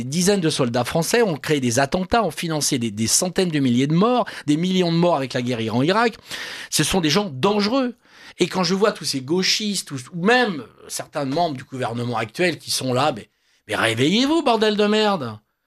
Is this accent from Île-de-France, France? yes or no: yes; Paris, Île-de-France, France; Je suis parisien, je suis français et je suis européen.